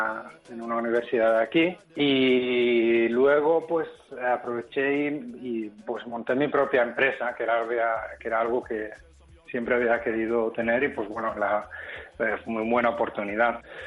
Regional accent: Barcelona, Catalonia, Spain; moved away as an adult; now in Stockholm, Sweden; Yo me fui de Barcelona a Estocolmo en el 2009 porque, bueno, pues yo había estudiado económicas

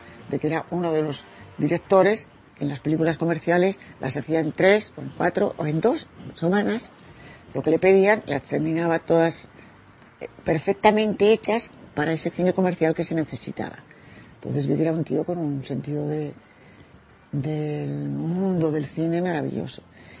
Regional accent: Madrid, Community of Madrid, Spain; creo que siendo nacida en Madrid, nacional total, y que no es triunfar en el extranjero, de pronto en mi tierra, con mi lengua, con mi gente, con mis vecinos

